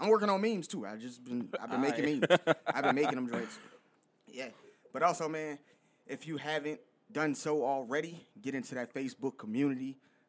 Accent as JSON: {"language": "English", "region": "the South", "country": "United States", "said": "Now, honestly, the man's accent is deeper than mine, and I'm from the South"}